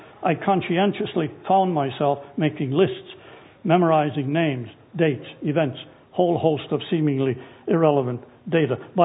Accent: United States; As I grew up in the Western culture of America and began attending school, the mystery of my childhood was soon replaced by the Western ideal of the explainable.

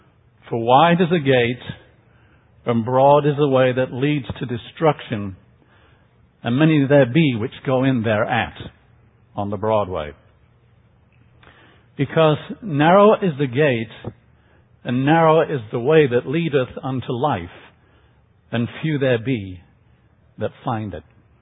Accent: England, United Kingdom; I grew up in England, and I chased the dream.

